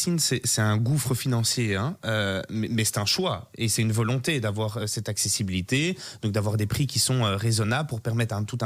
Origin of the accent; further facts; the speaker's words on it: Brussels, Belgium; Parlons-en en tant que bruxellois